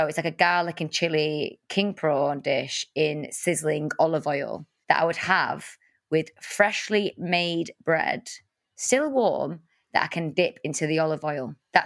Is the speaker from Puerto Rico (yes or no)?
no; Salford, North West England, United Kingdom; I'm from Salford.